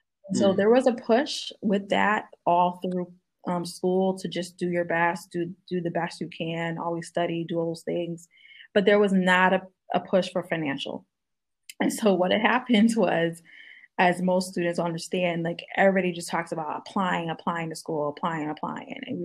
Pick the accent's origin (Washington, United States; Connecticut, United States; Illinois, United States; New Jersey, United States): Connecticut, United States; Bristol; So I'm born and raised in Connecticut to two amazing parents, Southern raised based parents. But yes, I grew up in Bristol, Connecticut.